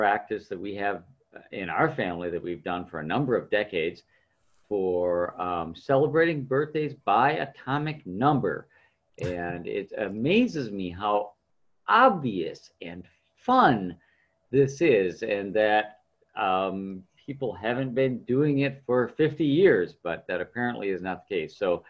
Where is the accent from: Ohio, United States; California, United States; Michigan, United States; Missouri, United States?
Michigan, United States; Detroit; I grew up here in the Detroit area, went to Michigan Tech.